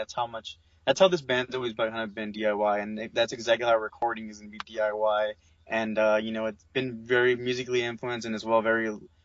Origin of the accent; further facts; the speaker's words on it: California, United States; And, well, we're from California, United States.